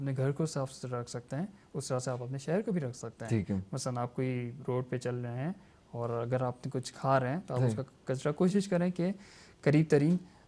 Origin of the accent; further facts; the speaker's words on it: Karachi, Sindh, Pakistan; میرا تعلق کیونکہ کراچی سے ہے